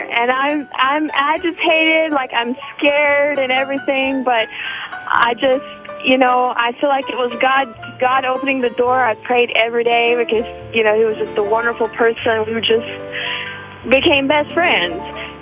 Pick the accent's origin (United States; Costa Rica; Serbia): Costa Rica; and I'm from Costa Rica, and I go back each year.